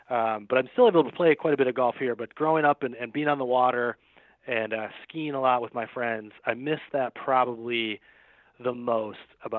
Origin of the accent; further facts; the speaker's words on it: Minnesota, United States; Growing up in Minnesota, I love it.